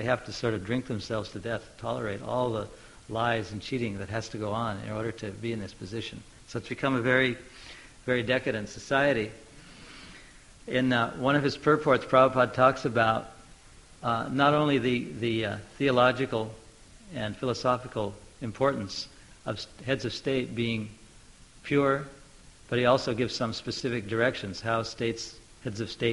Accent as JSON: {"language": "English", "region": "Oregon", "country": "United States", "tie": "born or raised there", "said": "When I was young, I grew up in Oregon, all the liquor was dispensed in the state-owned liquor stores."}